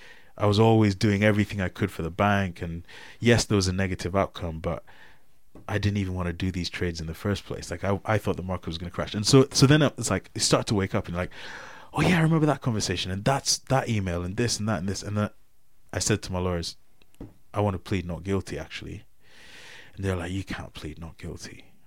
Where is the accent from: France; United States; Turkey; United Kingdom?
United Kingdom; because of the fact that I'm British in everything, bar having a passport